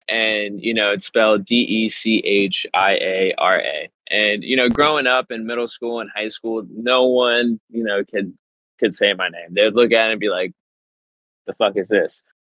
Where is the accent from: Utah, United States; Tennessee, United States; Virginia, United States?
Virginia, United States; born there; also born or lived in Washington, D.C. / California; now in Sarasota, United States; So right now I am based out of Florida. I live in Sarasota, Florida. And then I was born in Virginia, lived in DC, lived in California for a little bit. And then yeah, now I am down here in Florida